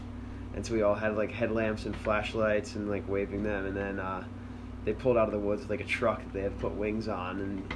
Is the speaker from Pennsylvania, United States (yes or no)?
yes; Philadelphia, Pennsylvania, United States; I'm from Philadelphia.